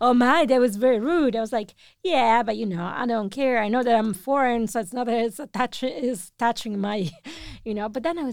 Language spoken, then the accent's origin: English; Italy; first language Italian; English is a second language; I do that with my native language also, so I'm not pretending my Italian is perfect at all. So the more time I spend abroad, the more, you know, I speak very horrible.